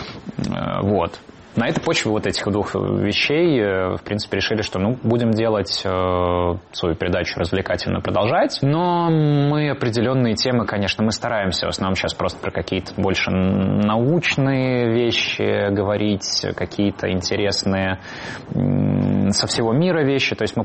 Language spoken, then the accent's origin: Russian; Riga, Latvia; как-то мы все были из Риги, это было очень родное место.